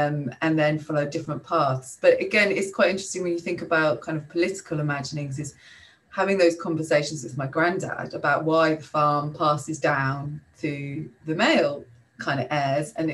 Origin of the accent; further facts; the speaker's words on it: South East England, United Kingdom; I grew up in Buckinghamshire, which is in the southeast of England, which is kind of commuter countryside just outside of London, and then lived there my whole life.